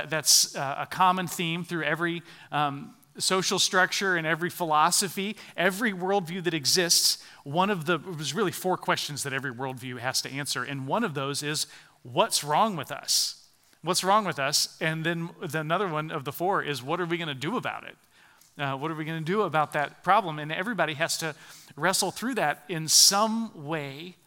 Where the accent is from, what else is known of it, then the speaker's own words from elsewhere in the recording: Atlanta, Georgia, United States; born there; And there, in the town that I was born in Atlanta, actually Atlanta